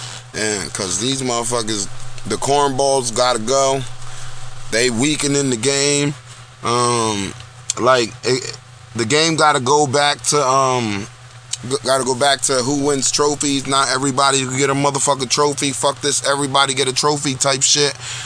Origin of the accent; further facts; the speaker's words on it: Newark, New Jersey, United States; born there; I am from the hood. I was born in Newark, New Jersey. You know what I'm saying? I'm from down the way